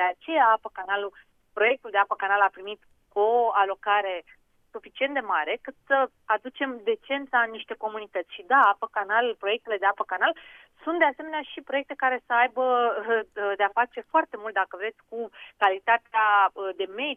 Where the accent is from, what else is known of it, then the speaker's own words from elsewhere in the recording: Romania; noi, ca români, câștigăm de fiecare dată când reușim să sprijinim produsele românești